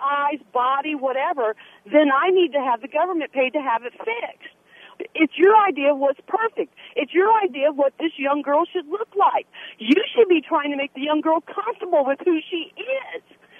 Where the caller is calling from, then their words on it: Nashville, Tennessee, United States; I'm calling from Nashville, and I'm a mother of 8 daughters